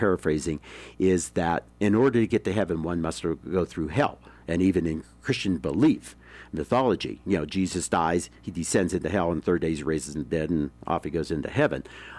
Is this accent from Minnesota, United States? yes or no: no; Pennsylvania, United States; I started off as a boy growing up outside of Pittsburgh, Pennsylvania